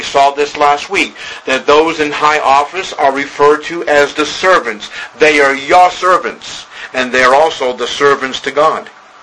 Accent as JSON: {"language": "English", "town": "Boston", "region": "Massachusetts", "country": "United States", "tie": "born or raised there", "said": "while growing up in Boston, Massachusetts, one popular school field trip was to walk the historical Freedom Trail."}